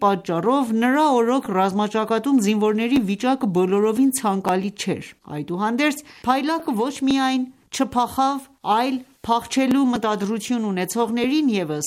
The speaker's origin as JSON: {"language": "Armenian", "town": "Peria", "region": "Isfahan", "country": "Iran", "tie": "born or raised there", "also_born_or_lived": "Tehran", "said": "Բոլորս ծնվել ենք Սպահանի Փերիա գավառում, ապրել ենք այնտեղ։ Հեղափոխությունից մի քանի տարի առաջ Թեհրան ենք եկել։"}